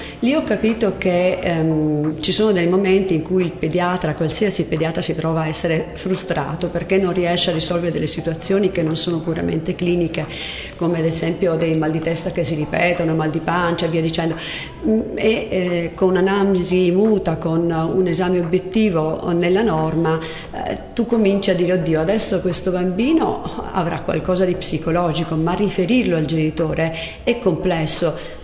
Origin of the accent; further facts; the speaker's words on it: Apulia, Italy; Allora, io ho studiato a Parma, originaria del Salento